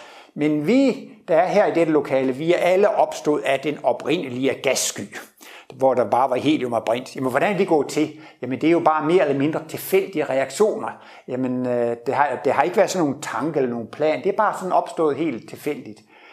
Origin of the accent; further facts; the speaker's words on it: Horsens, Central Denmark Region, Denmark; Jeg kommer først ned fra Horsens, så jeg er næsten på hjemmebane. Og det er 50 år siden, jeg blev student. Så her i juni, så var jeg til 50 års studenterjubilæum nede på Horsens statsskole.